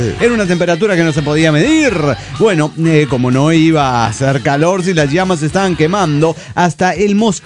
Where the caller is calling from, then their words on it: Valle Hermoso, Córdoba, Argentina; de Vallehermoso, Córdoba, Argentina.